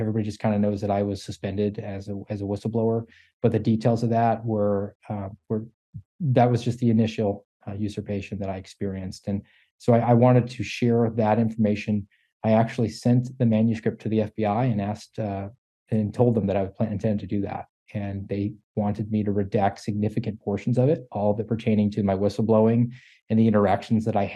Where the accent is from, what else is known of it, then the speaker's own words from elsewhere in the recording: Florida, United States; I would say, well, I'm a Floridian, as opposed to saying I'm an American.